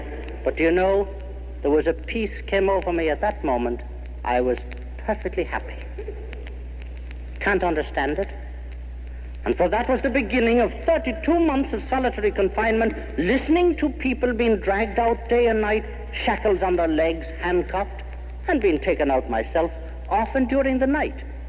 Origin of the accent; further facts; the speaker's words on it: Dublin, Leinster, Ireland; even though I'm from Dublin.